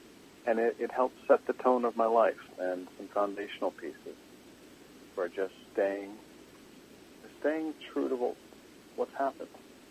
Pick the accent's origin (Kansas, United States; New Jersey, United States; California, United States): Kansas, United States; also born or lived in Texas; I grew up in Kansas, and my birth mom was from Iowa.